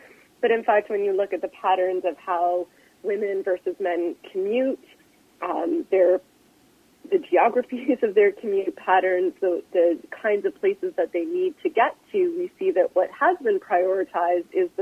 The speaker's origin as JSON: {"language": "English", "town": "Mississauga", "region": "Ontario", "country": "Canada", "tie": "born or raised there", "also_born_or_lived": "Toronto", "said": "I was born in Toronto, grew up in Mississauga, and then back to Toronto for university."}